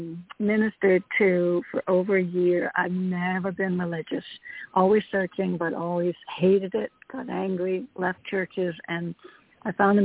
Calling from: Connecticut, United States; in Connecticut.

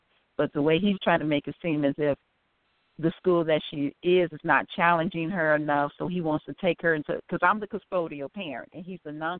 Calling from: Illinois, United States; I'm calling from Illinois.

